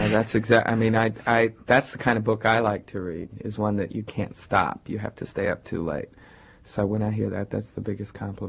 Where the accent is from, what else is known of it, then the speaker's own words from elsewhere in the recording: Midwest, United States; also born or lived in South; I grew up in the Midwest and all over the place, so I have kind of an outsider's viewpoint of being a Southerner. I was a Yankee before I was a Southerner, really.